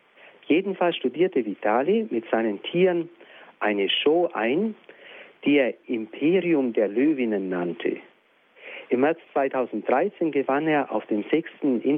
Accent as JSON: {"language": "German", "country": "Russia", "said": "auch bei uns in Russland gibt es so etwas Ähnliches wie Fasching oder Karneval."}